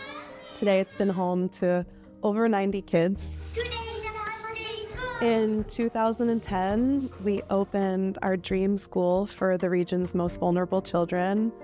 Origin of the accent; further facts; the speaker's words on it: New Jersey, United States; Growing up in New Jersey, my parents were a little bit off the beaten track with the no TV and the no internet.